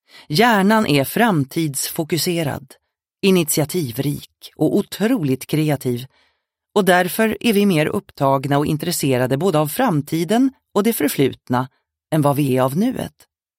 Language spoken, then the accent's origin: Swedish; Ludvika, Dalarna County, Sweden; born there; Jag är född i Ludvika.